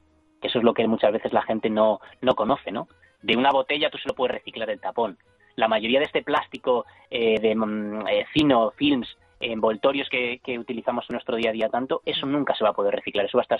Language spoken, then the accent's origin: Spanish; Spain; en España, que es mi tierra